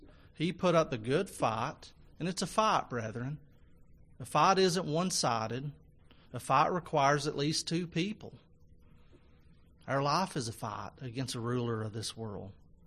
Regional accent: St. Paul, Minnesota, United States; As I was growing up in St. Paul, Minnesota, my parents always instructed us children to show deep respect and gratitude to Dr. Granovsky

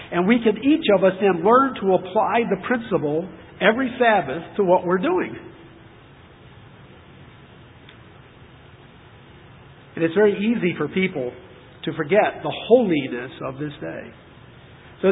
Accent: Appalachia, United States; Well, hey, I grew up in Appalachia, and sundown was 7:32 if you were driving

